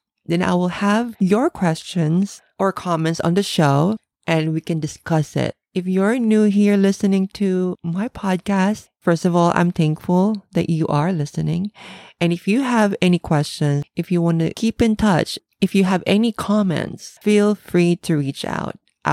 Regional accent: Philippines; now in Japan; I came from the Philippines where we have plenty of delicious traditional sweets, but the amount of sugar that we use in the Philippines is too much sweet.

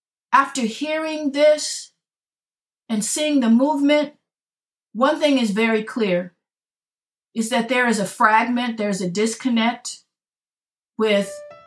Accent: Pacoima, California, United States; I grew up, I'm from Pacoima.

